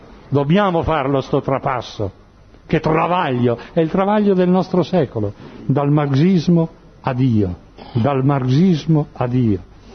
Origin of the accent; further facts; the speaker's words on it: Modena, Emilia-Romagna, Italy; io sono Emiliano, di Modena